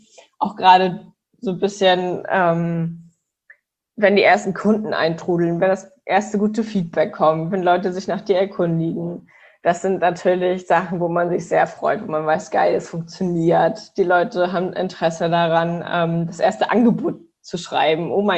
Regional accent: Kiel, Schleswig-Holstein, Germany; also ich komme aus Kiel.

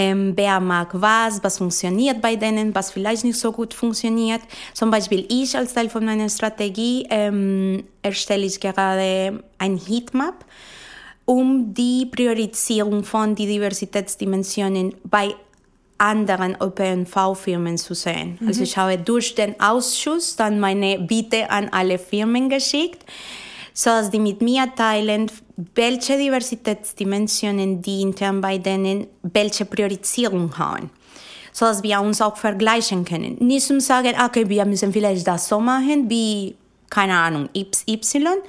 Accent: Bogotá, Bogotá Capital District, Colombia; also born or lived in Caribbean coast, Colombia; ich bin ja aus der Küste Kolumbiens. Das sind immer 30 plus Grad. Aber ich bin groß geworden in der Hauptstadt. Und die Hauptstadt hat maximal 20 Grad.

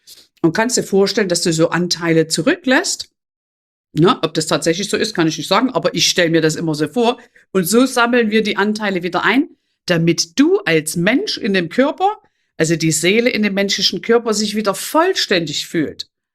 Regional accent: Saxony, Germany; ich komme aus Sachsen, da redet man so

